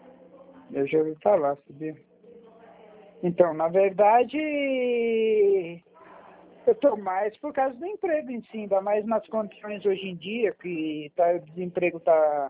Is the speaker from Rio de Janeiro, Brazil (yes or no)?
no; São Paulo, Brazil; now in Iperó, Brazil; eu na verdade sou de São Paulo, mas como eu vim para cá há 14 anos atrás